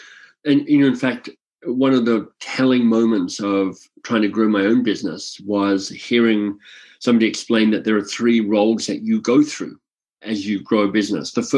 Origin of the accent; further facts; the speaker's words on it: Canberra, Australian Capital Territory, Australia; I grew up in Canberra, so I thought I knew what cold was relative to the rest of Australia